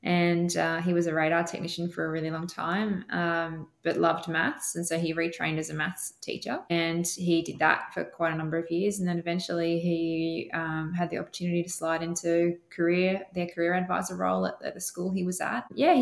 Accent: Sydney, New South Wales, Australia; now in Queensland, Australia; I grew up in Western Sydney with all the funnel webs

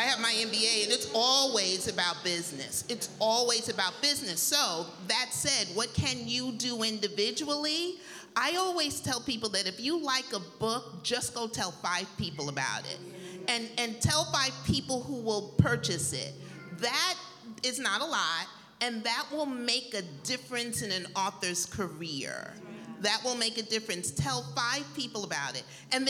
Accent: New York, United States; I'm from New York. Bring it.

